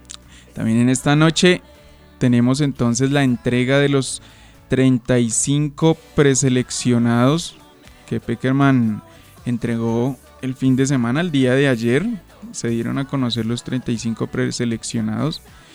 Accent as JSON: {"language": "Spanish", "country": "Colombia", "said": "como colombiano"}